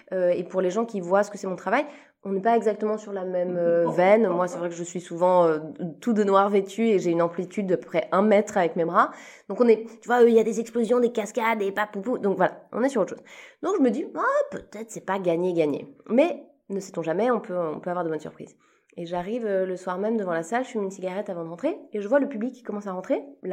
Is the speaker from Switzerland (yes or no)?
yes; Switzerland; moi, je suis suisse, j'ai commencé ma carrière en Suisse, et j'ai toujours d'ailleurs une carrière en Suisse